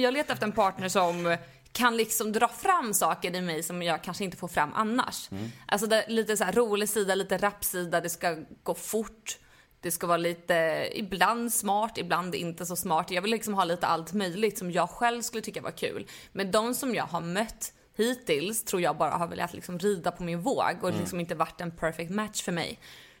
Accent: Poland; Nej, men jag är ju polack.

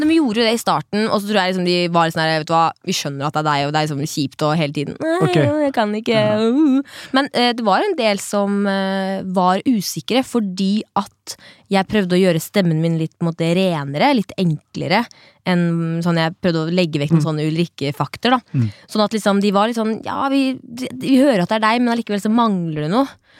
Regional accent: Østfold, Norway; Kanskje det litt det at jeg kommer fra Østfold

